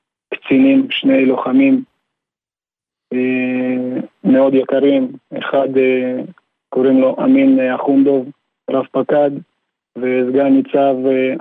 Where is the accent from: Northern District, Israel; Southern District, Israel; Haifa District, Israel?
Southern District, Israel; Kiryat Gat; אני מקריית גת.